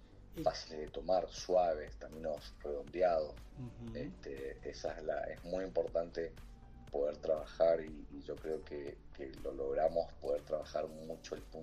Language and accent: Spanish; Luján de Cuyo, Mendoza, Argentina; Si bien soy de acá, de Mendoza, de Luján de Cuyo, tuve la suerte y la oportunidad de poder trabajar en muchos lugares del mundo